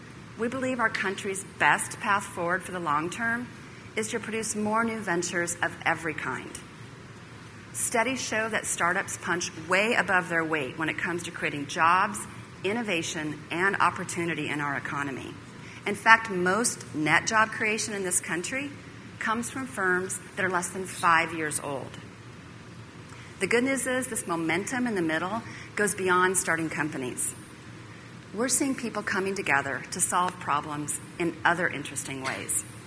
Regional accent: Kansas City, Missouri, United States; Another example is from my hometown. In Return Strategies was started by Kansas City businessman Jim Atwater.

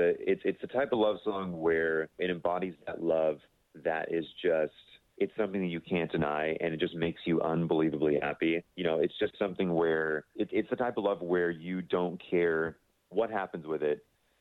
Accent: Visalia, California, United States; I grew up in Visalia, California. I went to Mountain View Elementary School. I went to Divisadero Middle School, and I went to Mount Whitney High School. I loved growing up in Visalia.

